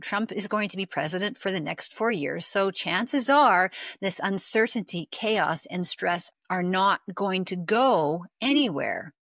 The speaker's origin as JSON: {"language": "English", "country": "Canada", "said": "I'm Canadian"}